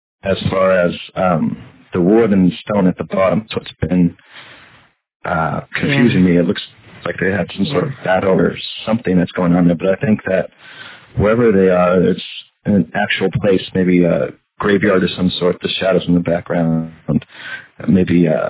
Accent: California, United States; from California.

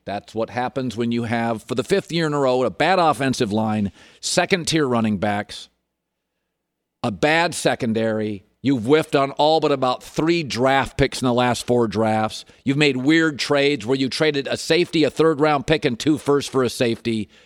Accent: Pacific Northwest, United States; I am from the Pacific Northwest.

